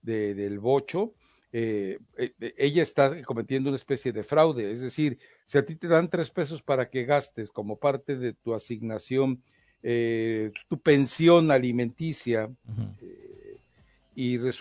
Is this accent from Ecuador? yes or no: no; Mexico; Porque si sí somos los mexicanos de hojaldras, pues ¿cuál es el problema? Si sí somos los mexicanos, hombre.